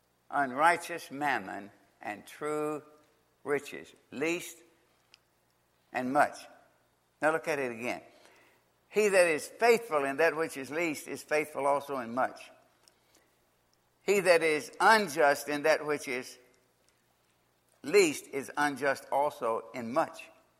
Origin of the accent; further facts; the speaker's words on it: Nortonville, Kentucky, United States; born there; I was born on May the 30th, 1933, in Nortonville, Kentucky.